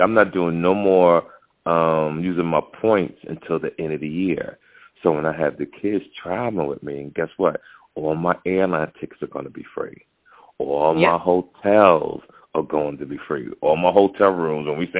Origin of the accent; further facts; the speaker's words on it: United States; Yeah, I'm on American.